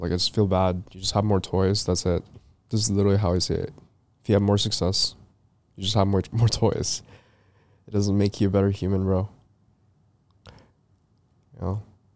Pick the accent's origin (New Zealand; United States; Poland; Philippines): Philippines; Proud of being Filipino, man. Very close to, we're very close to God.